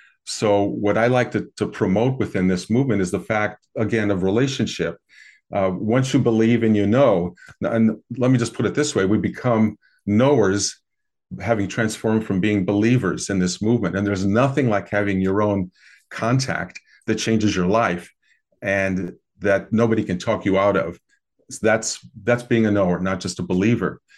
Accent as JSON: {"language": "English", "region": "Midwest", "country": "United States", "tie": "born or raised there", "said": "at least in the USA, where I grew up here in the Midwest and then in the 60s and 70s, you couldn't talk about it."}